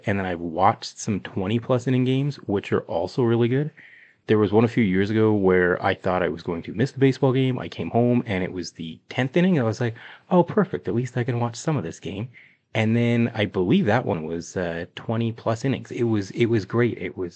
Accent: Calgary, Alberta, Canada; we're both from Calgary, Alberta, Canada.

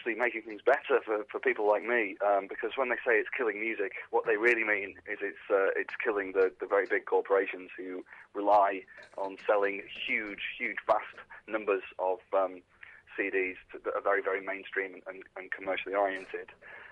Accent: Blackpool, North West England, United Kingdom; now in Leeds, United Kingdom; Well, I live in Leeds, but I'm from Blackpool originally, so my accent's a bit of a mess.

